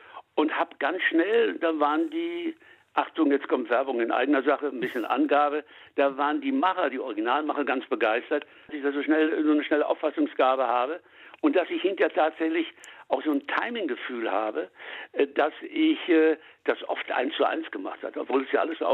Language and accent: German; Münster, North Rhine-Westphalia, Germany; ich bin gebürtiger Münsteraner